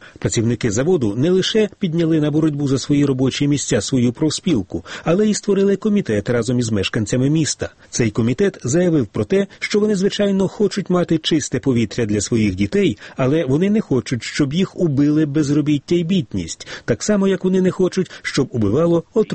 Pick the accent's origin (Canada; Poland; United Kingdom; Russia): United Kingdom; Ukrainian is a second language; зокрема в моїй рідній Британії